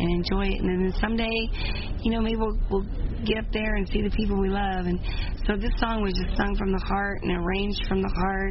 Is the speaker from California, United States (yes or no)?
no; Missouri, United States; I am. I'm from Missouri, so...